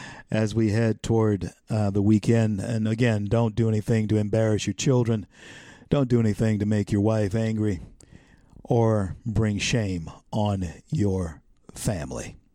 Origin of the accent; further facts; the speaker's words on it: the South, United States; Getting back to my growing up in the South and understanding of the Civil War that I have.